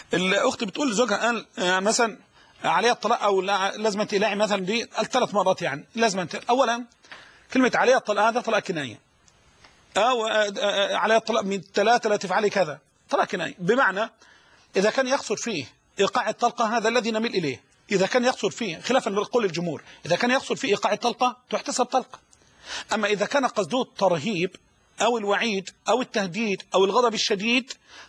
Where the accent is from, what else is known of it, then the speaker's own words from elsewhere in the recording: Dim El-Shalt, Dakahlia, Egypt; خطبة الجمعة القادمة إن شاء الله في قريتي ديم الشلت مركز ذكرنس دقالية، ديم الشلت مركز ذكرنس دقالية بلدي ديم الشلت